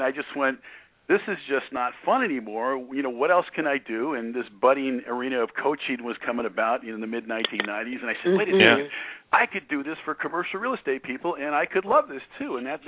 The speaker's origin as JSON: {"language": "English", "town": "Santa Monica", "region": "California", "country": "United States", "tie": "born or raised there", "said": "it's like I grew up in Santa Monica, California, you know, a suburb of Los Angeles"}